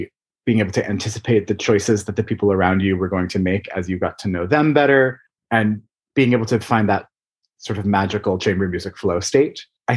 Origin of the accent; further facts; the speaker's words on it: Connecticut, United States; I grew up in Connecticut. My parents are veterinarians.